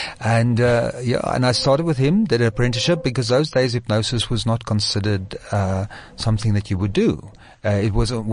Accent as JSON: {"language": "English", "town": "Johannesburg", "region": "Gauteng", "country": "South Africa", "tie": "born or raised there", "said": "I born bred Joburg. I'm a Joburg, Joburger of heart."}